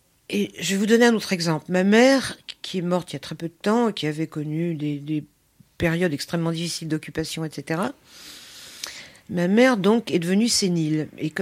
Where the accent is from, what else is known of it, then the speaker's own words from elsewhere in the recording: Paris, Île-de-France, France; born there; Bon, c'est pas ma langue, je suis née à Paris, mais c'est vrai que quand j'étais petite, mes parents parlaient hongrois entre eux, et donc je comprends pratiquement tout.